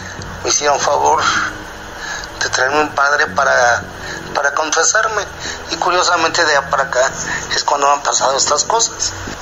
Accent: Querétaro, Mexico; Tengo 51 años. Soy de aquí de Querétaro, Querétaro.

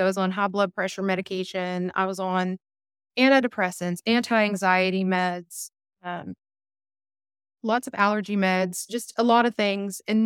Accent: West Virginia, United States; I'm like, that's the South. I'm originally from West Virginia.

